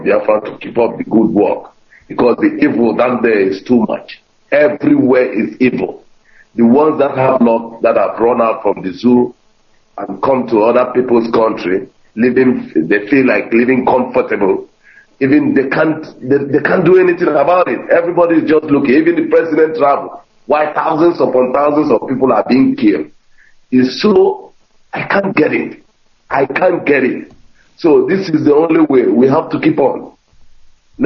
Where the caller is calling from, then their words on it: Barcelona, Catalonia, Spain; I'm calling from Barcelona, Spain.